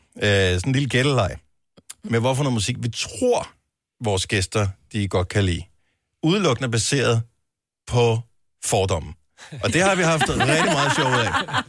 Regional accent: Region of Southern Denmark, Denmark; jeg er fra Fyn

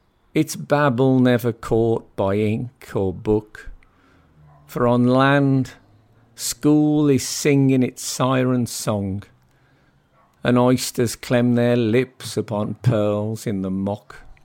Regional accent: West Midlands, United Kingdom; When I was growing up in the Black Country, old people had much stronger, not just stronger accents.

